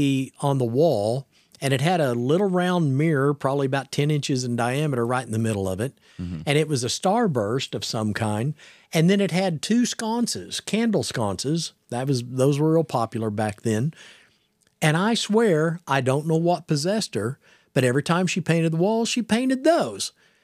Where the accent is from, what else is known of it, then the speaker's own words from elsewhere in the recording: Baxter Springs, Kansas, United States; also born or lived in Tulsa; I was born in Tulsa, Oklahoma, and raised in Baxter Springs, Kansas, okay?